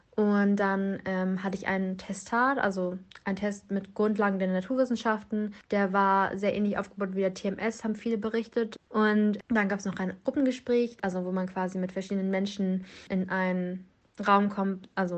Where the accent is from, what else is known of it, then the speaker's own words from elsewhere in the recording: Hamburg, Germany; Ich bin 21 Jahre alt und ich komme aus Hamburg und habe hier auch mein Abitur gemacht.